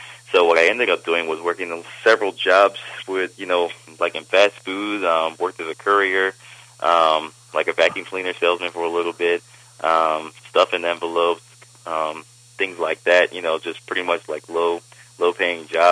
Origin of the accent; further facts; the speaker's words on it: Cleveland, Ohio, United States; I grew up in Cleveland, Ohio.